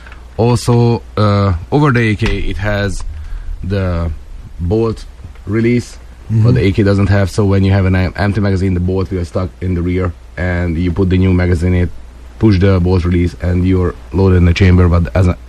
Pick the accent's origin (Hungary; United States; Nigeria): Hungary; English is a second language; I was born and raised in Hungary. I served 13 years in the Hungarian Defense Forces